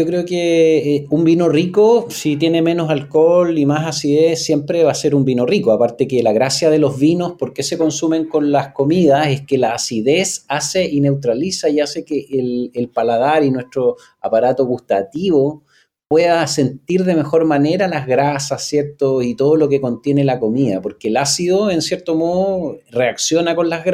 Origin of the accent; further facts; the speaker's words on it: Chile; nosotros también como chilenos estamos muy acostumbrados a probar en nuestra fruta y en nuestros productos agrícolas.